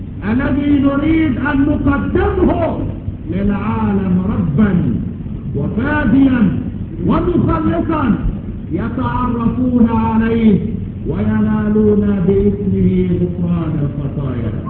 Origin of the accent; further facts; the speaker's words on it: Egypt; قال لي انت منين؟ قلت له انا من مصر.